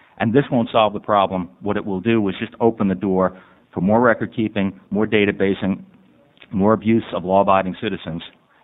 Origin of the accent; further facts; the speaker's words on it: New York, United States; I don't trust people with databases. I come from New York.